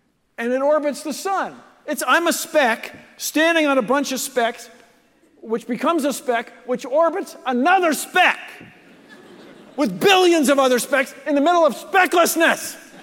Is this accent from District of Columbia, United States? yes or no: yes; Washington, District of Columbia, United States; I grew up in Washington, D.C., and when you live there, you go to Delaware.